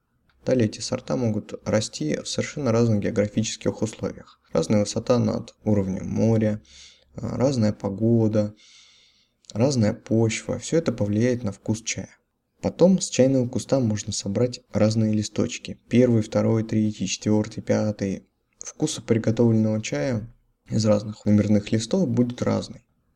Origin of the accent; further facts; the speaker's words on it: Russia; Все мы родились, выросли в России